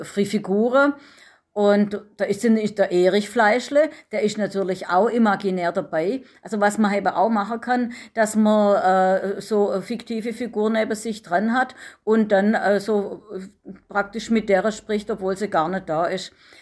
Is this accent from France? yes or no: no; Stuttgart, Baden-Württemberg, Germany; accent: Stuttgart Swabian; Ich habe schon ein bisschen weichgespültes Stuttgarter Schwäbisch